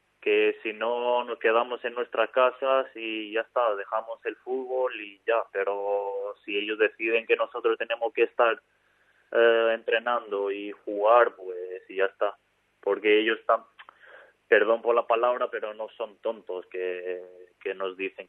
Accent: Albania; Spanish is a second language; now in Spain; tengo familia aquí, tengo familia ahí en Albania y la verdad que me preocupo muchísimo

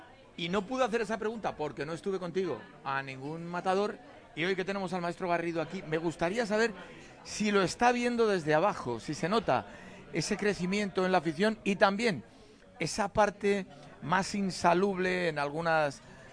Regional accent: Huesca, Aragon, Spain; Huesca es mi tierra y yo soy el que trajo al Chimi Ávila a España.

